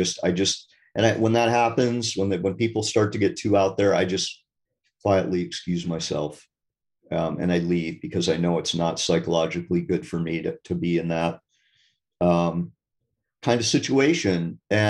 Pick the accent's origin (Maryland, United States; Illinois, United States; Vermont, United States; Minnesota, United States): Vermont, United States; And I'm from Vermont, so it's pretty wild area. We have a lot of cowbirds.